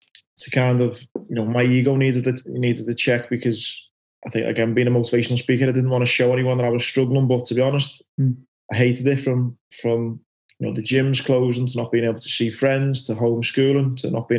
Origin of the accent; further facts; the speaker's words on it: Bootle, North West England, United Kingdom; Yeah, so I grew up in Liverpool, a place called Bootle